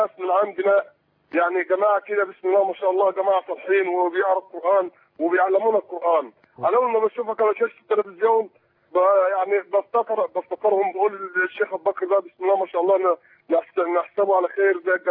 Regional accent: Suez, Suez Governorate, Egypt; لا انا مصري يا شيخ، انا من السويس

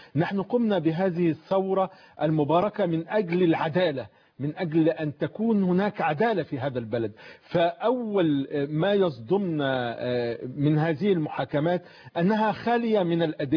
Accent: Egypt; احنا دلوقتي يجب علينا كمصريين

